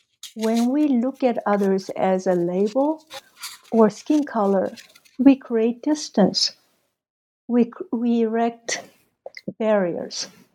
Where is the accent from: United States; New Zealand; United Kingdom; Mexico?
Mexico; Mexico City; I guess I came from Mexico City, where I attended the American High School for 4 years. And that was in late 60s, early 70s.